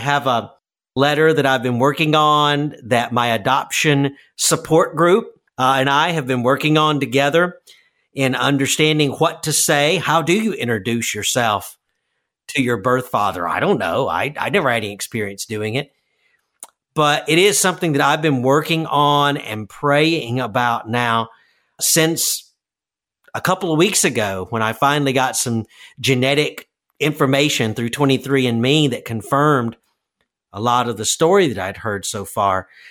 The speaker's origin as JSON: {"language": "English", "town": "New Orleans", "region": "Louisiana", "country": "United States", "tie": "born there", "said": "I was born in New Orleans, and so I understood myself until just a couple of weeks ago as Cajun"}